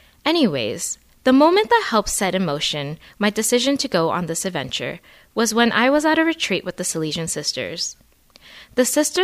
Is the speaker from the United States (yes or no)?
no; Canada; As a Canadian, landing in Milan during the middle of the Italian summer heat, it was quite overwhelming.